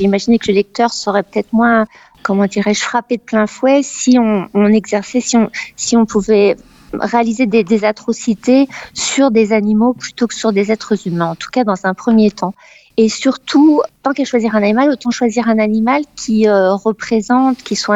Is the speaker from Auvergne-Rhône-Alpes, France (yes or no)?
no; Paris, Île-de-France, France; now in England; moi je suis parisienne d'origine